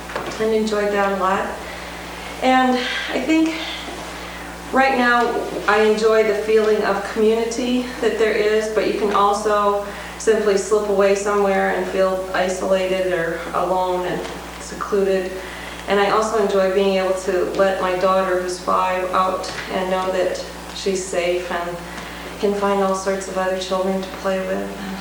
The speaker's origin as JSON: {"language": "English", "region": "Minnesota", "country": "United States", "tie": "born or raised there", "also_born_or_lived": "Port Angeles", "said": "I'm from Port Angeles, Washington, but grew up in Minnesota, lived there until about 5 years ago."}